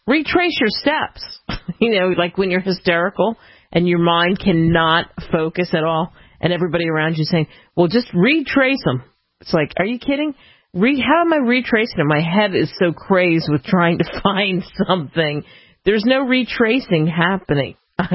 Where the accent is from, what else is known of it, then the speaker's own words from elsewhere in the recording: Idaho, United States; We are from Idaho.